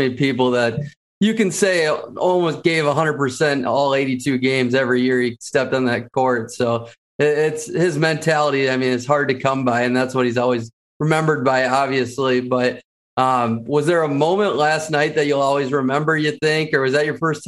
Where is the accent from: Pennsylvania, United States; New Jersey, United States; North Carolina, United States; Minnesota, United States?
Minnesota, United States; I grew up with him in Minnesota here.